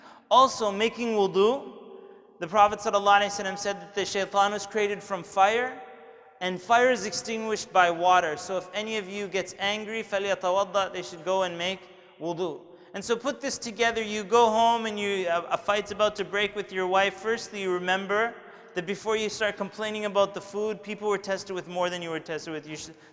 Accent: Canada; first language English; I grew up in Canada, you can tell by my accent, it's my first language, English

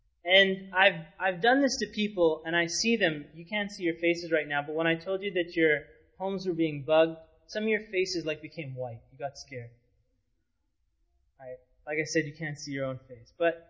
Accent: Winnipeg, Manitoba, Canada; Remember when I was younger, growing up in Winnipeg

